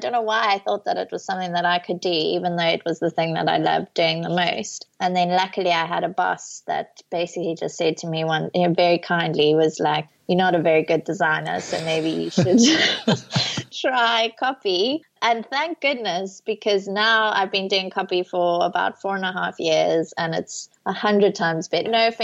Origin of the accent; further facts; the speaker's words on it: Zimbabwe; also born or lived in Cape Town, South Africa; now in United Kingdom; So I'm originally from Zimbabwe, hence the accent. So I grew up in Zimbabwe. I went to junior school there and high school there. And then I studied in South Africa in Cape Town